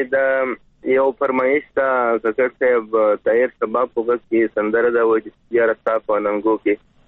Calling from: Dubai, United Arab Emirates; د دوبۍ څخه درسره ملګری شوم.

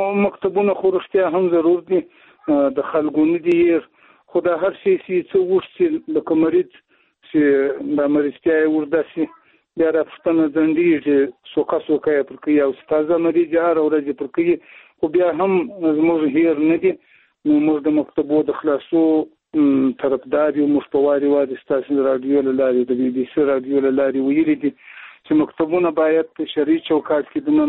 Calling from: Shajoy, Zabul, Afghanistan; د زابل ولایت د شاجوی له ولسوالۍ سره په اړیکه کښې یم

